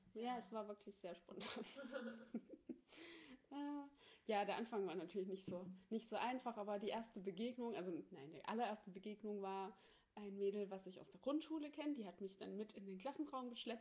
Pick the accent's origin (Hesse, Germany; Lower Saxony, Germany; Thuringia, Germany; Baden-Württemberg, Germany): Thuringia, Germany; ich bin 27, ich wohne in Erfurt und ich denke, man wird das etwas hören an meinem Dialekt.